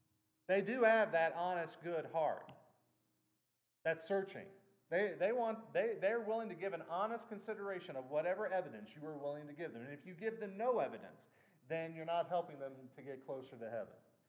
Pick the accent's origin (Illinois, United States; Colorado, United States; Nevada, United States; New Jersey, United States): Illinois, United States; also born or lived in South Carolina / Georgia; I lived in South Carolina. I lived in Georgia. I would say, I come from Illinois. You know, the land of Lincoln, the guy who won.